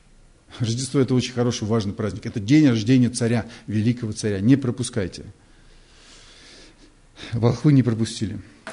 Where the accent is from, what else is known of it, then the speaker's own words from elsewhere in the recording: Golyanovo, Moscow, Russia; Я вырос в Гальяново. Я не родился там, но я там вырос.